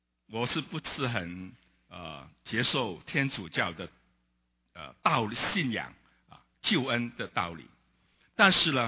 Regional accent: Hong Kong; born there; 我是在香港出生的，香港在是个英统治，曾经是英国统治的社会

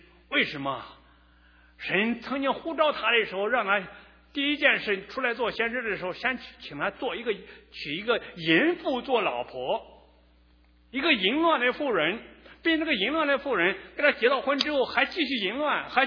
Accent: China; 我们中国人的文化更是如此啊！我们人呢，特别是华人的这个人的三六九等啊，非常强。

